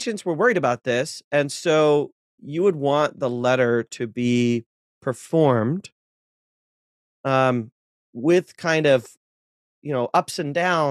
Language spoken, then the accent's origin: English; Ohio, United States; happens mm-hmm. to be in Ohio because I'm from Ohio.